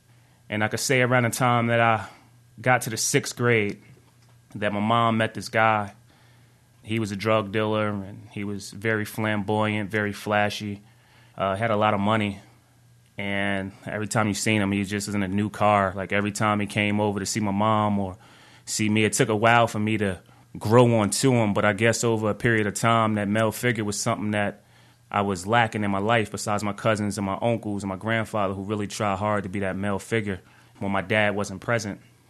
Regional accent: East Orange, New Jersey, United States; growing up as a kid in East Orange, New Jersey. Growing up in East Orange, New Jersey, I grew up on something what we call the North Side.

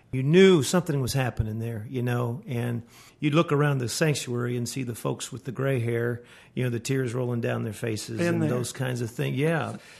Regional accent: Canton, Ohio, United States; I was born in Canton, Ohio, right there where the Hall of Fame is, right?

